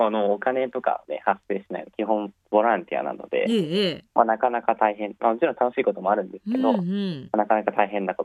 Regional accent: Tokyo, Japan; also born or lived in Yamanashi; 自分はもともとは東京出身で、どっかに行ったみたいな感じですね。

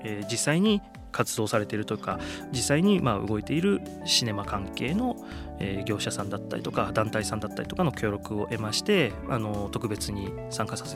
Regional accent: Yamanashi, Japan; あの地元山梨県、僕住んでるところもやっぱり過疎の地域なので

